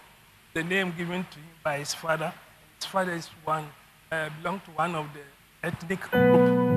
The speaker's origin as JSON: {"language": "English", "country": "Côte d’Ivoire", "said": "Shalom, shalom, our beloved brothers and sisters. We are from Ivory Coast."}